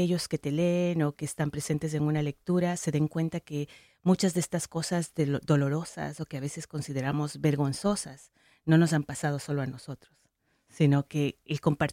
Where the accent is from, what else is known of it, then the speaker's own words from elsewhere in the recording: Quito, Pichincha, Ecuador; moved away as an adult; now in United States; Yo soy ecuatoriana. Crecí en Quito y vivo en los Estados Unidos desde hace 25 años.